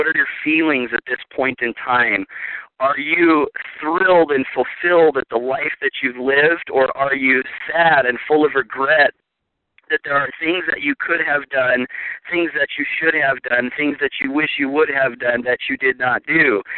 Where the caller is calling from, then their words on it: Idaho, United States; I'm dialing in from Southeast Idaho, and I'm so excited to be here, folks.